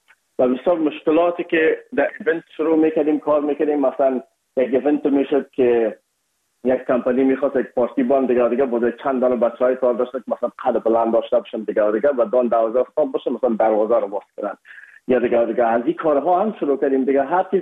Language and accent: Persian; Afghanistan; ما از افغانستان هستیم یکم اک لحجی و فرق داشت